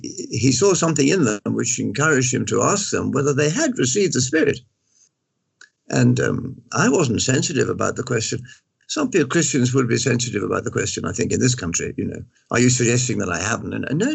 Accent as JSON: {"language": "English", "region": "Scotland", "country": "United Kingdom", "said": "I'm Scottish. And we are by nature fairly reserved."}